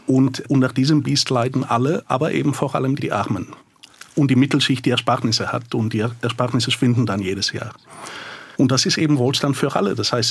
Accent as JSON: {"language": "German", "country": "Bulgaria", "tie": "born or raised there", "moved": "yes", "lives_now": "Germany", "said": "Ich bin selber in Bulgarien aufgewachsen und habe in den 90er Jahren eine Hyperinflation durchgemacht."}